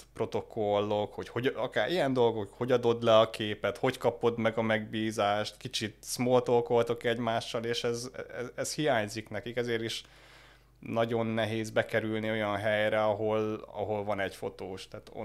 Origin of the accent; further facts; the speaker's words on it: Hungary; moved away as an adult; nem is az, hogy magyar vagyok, hanem az, hogy nem ott nőttem fel, tudod. Tehát én 6 éve szinte egy nagyon minimális nyelvtudásot cseppentem oda